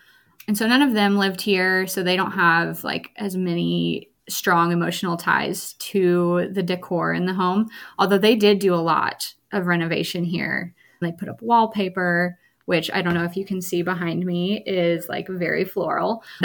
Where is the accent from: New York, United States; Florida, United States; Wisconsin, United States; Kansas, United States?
Kansas, United States; Yeah, I grew up in central Kansas, and that's where we are now, just not quite as far north as I grew up. I was basically on the Nebraska line where I grew up. I grew up on a hobby farm.